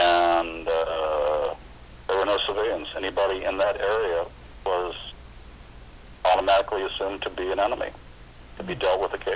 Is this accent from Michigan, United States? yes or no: no; Hawaii, United States; I guess because of my growing up in Hawaii, there are good Asians and bad Asians